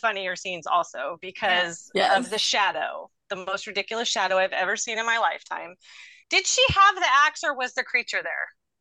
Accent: San Bernardino, California, United States; Maybe it's because I grew up in San Bernardino, but we did lock our houses.

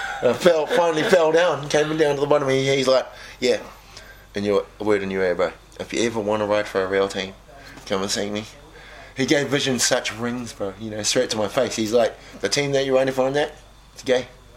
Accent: New Zealand; all right, especially as a Kiwi.

